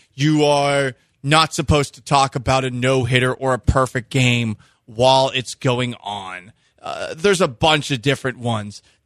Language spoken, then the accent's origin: English; Boston, Massachusetts, United States; I always enjoyed, growing up in Boston, Nomar Garciaparra's obsessive compulsive routine as he stepped into the batter's box